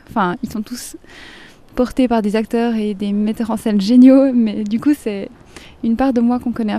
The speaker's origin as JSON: {"language": "French", "town": "Bassecourt", "region": "Jura", "country": "Switzerland", "said": "je suis écrivaine et je suis jurassienne de Bressecourt avec des origines françaises et coréennes."}